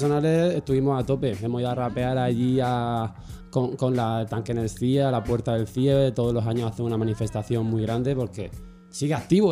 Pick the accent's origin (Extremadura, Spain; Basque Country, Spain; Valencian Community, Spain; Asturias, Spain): Valencian Community, Spain; soy de Alicante, la Vega Baja, el sur de Alicante, uh-huh. Pueblo se llama Moradí, que fue cuna del bacalao.